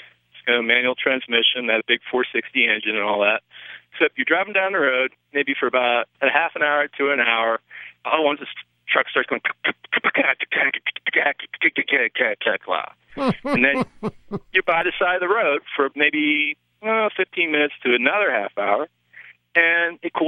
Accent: Taos, New Mexico, United States; I'm from Taos, New Mexico here calling you guys.

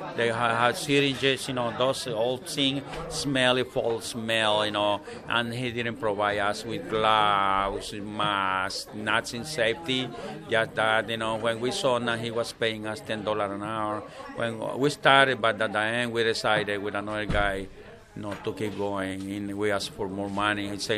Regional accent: El Salvador; moved away; Well, I'm from El Salvador. … I got family down there, you know. I've been here for long, you know, more than 30 years now.

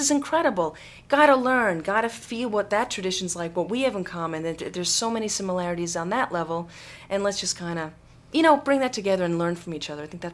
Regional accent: United States; born there; You know, I'm American born

